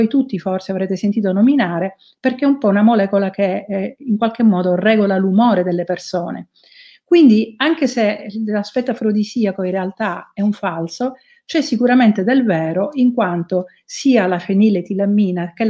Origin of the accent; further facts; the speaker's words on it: Sicily, Italy; io la conosco bene perché sono siciliana